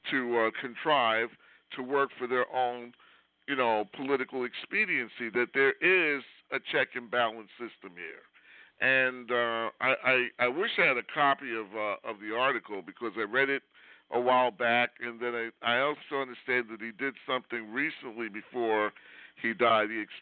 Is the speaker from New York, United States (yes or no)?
yes; Brooklyn, New York, United States; I grew up in Brooklyn. We didn't run across movie stars, you know, every day walking the street.